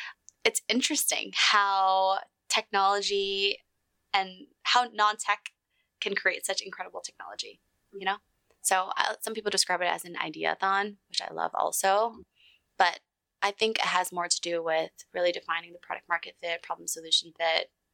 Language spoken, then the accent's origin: English; Vancouver, British Columbia, Canada; English is a second language; also born or lived in Vietnam; had it not been for me growing up in Vancouver